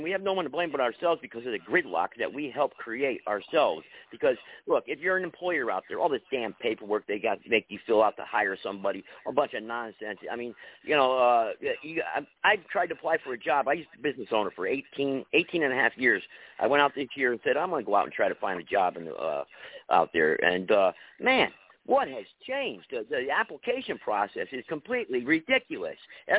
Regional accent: United States; born there; me, as an American who's born here

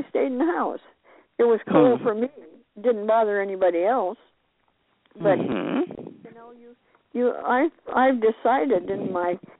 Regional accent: Montana, United States; born there; We lived on the prairie. I was born in Montana. We lived on the prairie.

